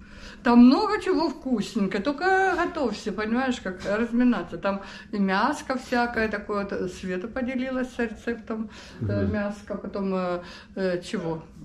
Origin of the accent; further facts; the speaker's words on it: Kherson, Kherson Oblast, Ukraine; now in Watsonville, United States; Украина, Херсон.